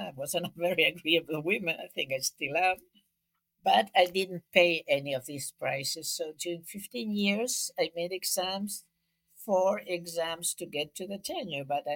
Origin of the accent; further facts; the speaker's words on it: Buenos Aires, Argentina; English is a second language; now in Europe; I was born in Argentina. I was born in Buenos Aires. And since I was born, I lived with a very high inflation.